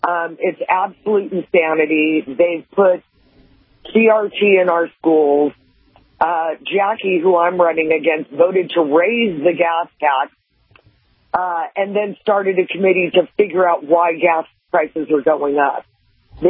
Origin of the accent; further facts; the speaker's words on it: Santa Monica, California, United States; Well, you know, I've lived in California my whole life. I was born in Santa Monica, and it's becoming unrecognizable.